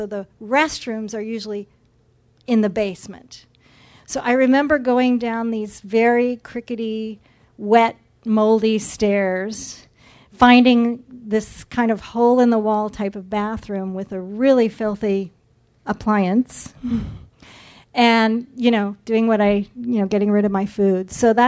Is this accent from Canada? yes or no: yes; Canada; I'm Canadian.